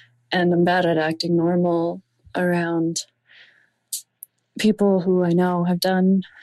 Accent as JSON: {"language": "English", "country": "Canada", "said": "I'm 18 years old. I'm from Canada."}